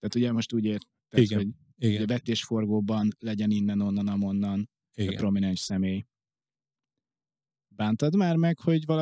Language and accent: Hungarian; Hungary; frankon büszke vagyok arra, hogy magyar vagyok